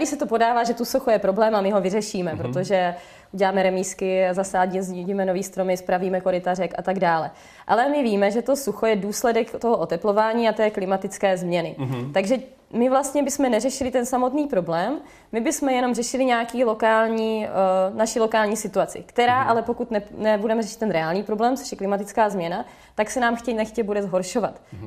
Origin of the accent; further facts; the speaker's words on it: Brno, South Moravian Region, Czechia; Za nás, já jsem z Brna, tak za nás můžu říct